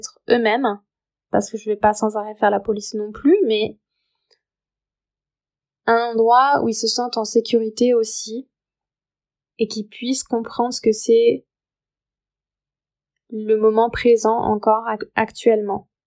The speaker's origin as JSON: {"language": "French", "country": "United States", "tie": "born or raised there", "also_born_or_lived": "France", "said": "suis franco-américaine, mon papa est américain, ma maman est française et je suis née aux États-Unis et j'ai grandi entre les deux pays."}